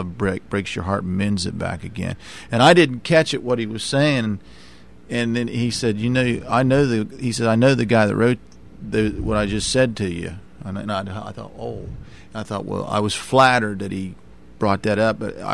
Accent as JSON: {"language": "English", "country": "United States", "said": "I tell folks that I'm from the Marietta-Parkersburg area"}